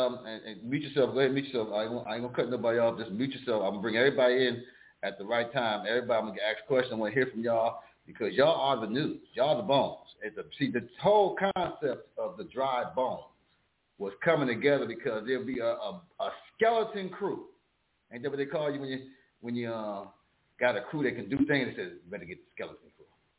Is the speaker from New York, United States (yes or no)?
yes; New York, United States; I'm from New York. My passport says New York. You know my hometown.